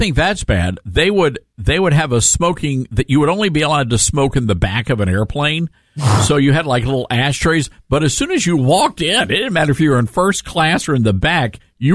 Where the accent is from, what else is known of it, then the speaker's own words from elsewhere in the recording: the South, United States; or I'm from the South, so if you had a good redneck joke, it was funny.